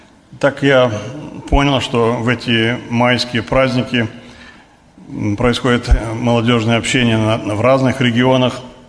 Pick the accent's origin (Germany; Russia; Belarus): Germany; я тоже из Германии.